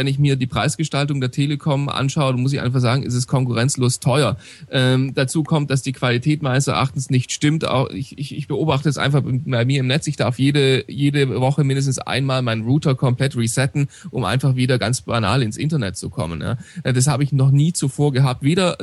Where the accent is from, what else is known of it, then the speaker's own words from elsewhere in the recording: Ludwigsburg, Baden-Württemberg, Germany; born there; wenn ich zum Beispiel jetzt in Ludwigsburg, wo ich geboren bin und mich auch immer wieder aufhalte